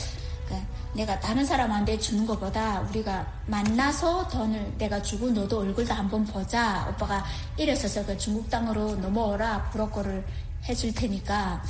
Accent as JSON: {"language": "Korean", "town": "Namyang", "region": "North Hamgyong", "country": "North Korea", "moved": "as an adult", "said": "저는 함경북도 언성군 남양노동자구에서 왔고요."}